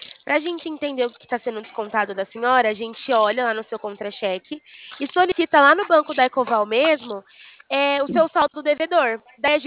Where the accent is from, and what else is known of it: Limeira, São Paulo, Brazil